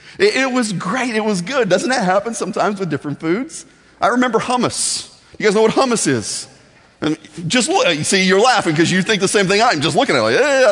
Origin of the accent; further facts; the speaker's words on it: Midwest, United States; I'm from the Midwest, you know, meat and potatoes, throw a biscuit, some sweet tea, I'm good to go every night of the week. So when I came to Florida